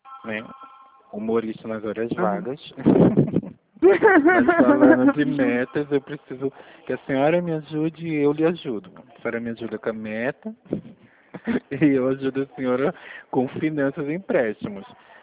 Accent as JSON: {"language": "Portuguese", "region": "Pernambuco", "country": "Brazil", "said": "eu sou pernambucano, moro aqui, mas o meu número é de Pernambuco."}